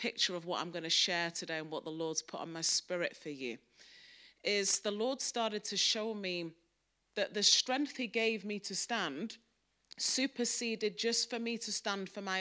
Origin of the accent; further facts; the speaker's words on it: Manchester, North West England, United Kingdom; accent: Mancunian; now in London, United Kingdom; I live in London. I'm from Manchester. As you can tell, my accent is a Mancunian accent. I got called to live in London 4 years ago.